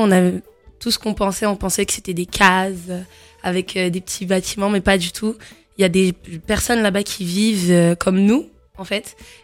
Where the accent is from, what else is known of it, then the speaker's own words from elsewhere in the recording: France; born there; Je suis née en France.